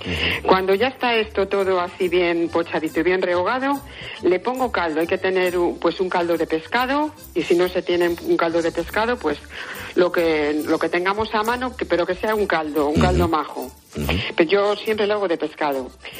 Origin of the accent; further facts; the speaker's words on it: Santoña, Cantabria, Spain; tengo una agencia de viajes aquí en Santoña, porque soy de Santoña